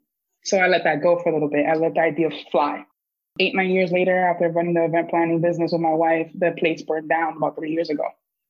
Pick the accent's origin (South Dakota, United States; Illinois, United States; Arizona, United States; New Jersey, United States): New Jersey, United States; I'm from Jersey.